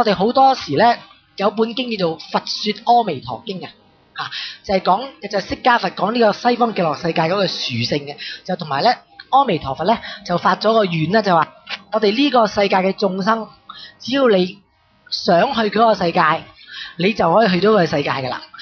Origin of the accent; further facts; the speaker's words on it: China; 所以我們身為中國人就很有這個親切感對這個